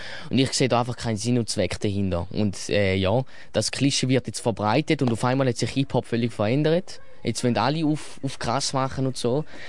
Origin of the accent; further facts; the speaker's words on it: Matzingen, Thurgau, Switzerland; ich komme aus Matzingen. Ich bin von Thurgau.